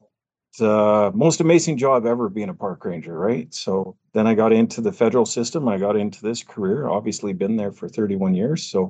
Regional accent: Western Canada, Canada; Born and raised in Western Canada here, outdoors all the way. Lots of camping.

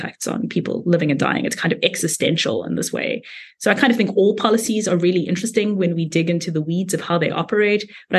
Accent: South Africa; I come from South Africa where there aren't always clinics in places where people need them and doctors in places where they need them.

